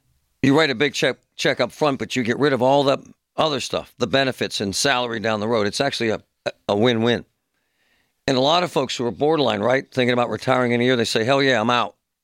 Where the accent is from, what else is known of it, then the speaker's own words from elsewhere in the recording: Greenfield, United States; I'm from Greenfield. He's from Greenfield.